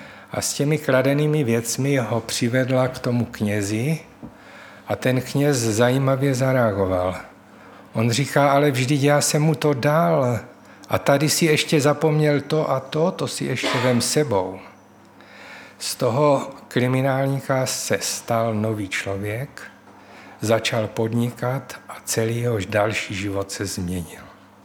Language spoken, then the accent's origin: Czech; Olomouc, Olomouc Region, Czechia; jsem z Olomouce